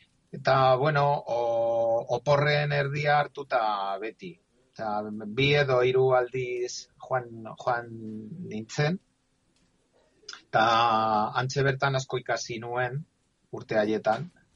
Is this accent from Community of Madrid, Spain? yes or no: yes; Madrid, Community of Madrid, Spain; Basque is a second language; also born or lived in Ciudad Real; Ciudad Realeko herri batean jaio nintzen. Txikitan gurasoek Madrilera ekarri ninduten bizitzera. Hemen betidanik bizi izan naiz.